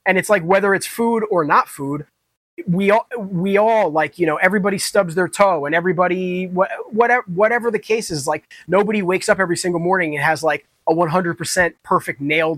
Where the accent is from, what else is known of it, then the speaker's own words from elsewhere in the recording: New York, United States; But yeah, I grew up in Dutchess County. I still currently live in Dutchess County. I've lived in many other places throughout the United States.